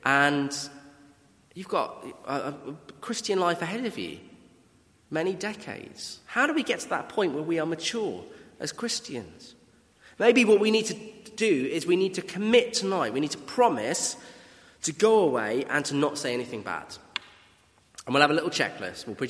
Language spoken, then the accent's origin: English; Wales, United Kingdom; I'm Welsh, but I doubt any of you would have picked that up if you'd spoken to me beforehand. And that's because I've basically lost my accent.